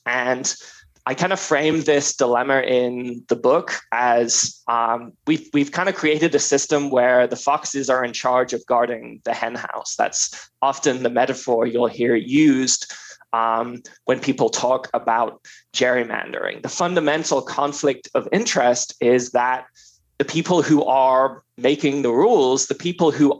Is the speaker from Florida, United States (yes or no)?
yes; Florida, United States; in states like my home state of Florida